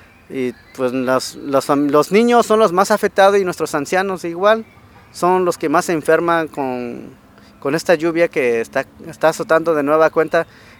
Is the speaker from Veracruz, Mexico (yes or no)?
no; San Miguel Amoltepec, Guerrero, Mexico; vengo de la comunidad de San Miguel Amoltepete, el viejo municipio de Cochopa el Grande, del estado de Guerrero.